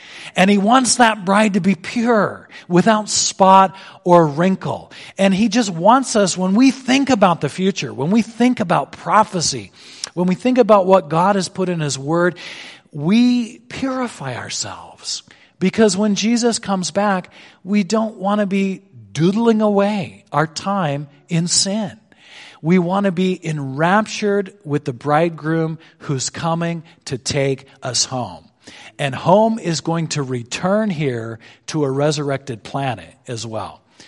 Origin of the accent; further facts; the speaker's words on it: Darby, Montana, United States; now in Helena, United States; I said, "Well, I live in Helena, but I'm from a little town called Darby."